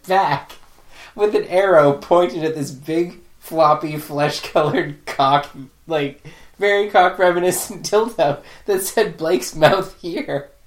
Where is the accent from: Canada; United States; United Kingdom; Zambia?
Canada; And we're Canadian.